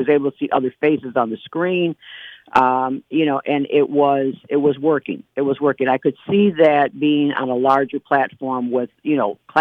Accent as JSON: {"language": "English", "town": "Detroit", "region": "Michigan", "country": "United States", "lives_now": "Port Huron, United States", "said": "As I mentioned, my husband and I moved up here. We are from Detroit."}